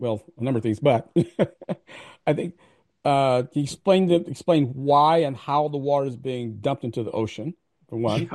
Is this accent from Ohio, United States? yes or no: no; Wisconsin, United States; I'm from Wisconsin.